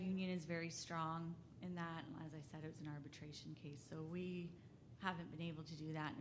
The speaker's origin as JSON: {"language": "English", "town": "Pembroke", "region": "Ontario", "country": "Canada", "said": "I'm from Pembroke, Ontario."}